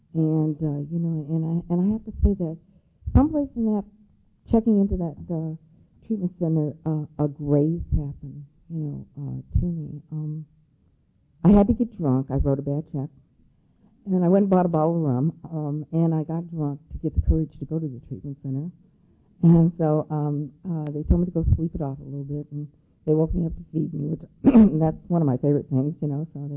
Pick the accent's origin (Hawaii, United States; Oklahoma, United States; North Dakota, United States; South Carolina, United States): Hawaii, United States; Honolulu; And I'm here from Honolulu, Hawaii.